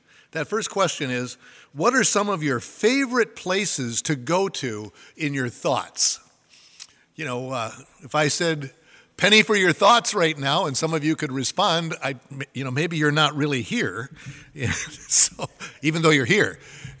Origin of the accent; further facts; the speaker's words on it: Minnesota, United States; I'm from Minnesota, and when somebody asks you, would you like the last this, you're supposed to really say, that's code language.